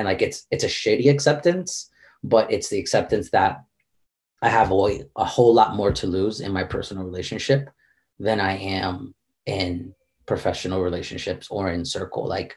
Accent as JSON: {"language": "English", "region": "Florida", "country": "United States", "said": "I'm originally from South Florida."}